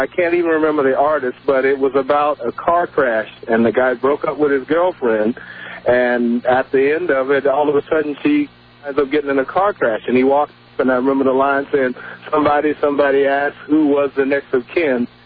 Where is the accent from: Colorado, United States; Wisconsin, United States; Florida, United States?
Florida, United States; Jacksonville; I also lived in Jacksonville, Florida. I'm born and raised in Jacksonville.